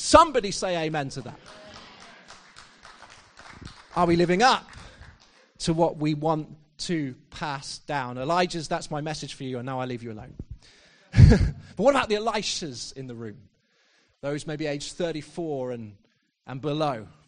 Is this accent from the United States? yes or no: no; Exeter, South West England, United Kingdom; I'm so grateful to the church that I was brought up in back in my hometown of Exeter.